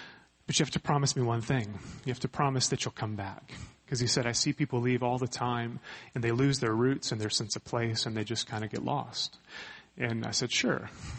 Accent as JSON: {"language": "English", "region": "Georgia", "country": "United States", "tie": "born or raised there", "said": "So my wife and I grew up in the Atlanta suburbs. I grew up in Cobb County. She grew up in Roswell."}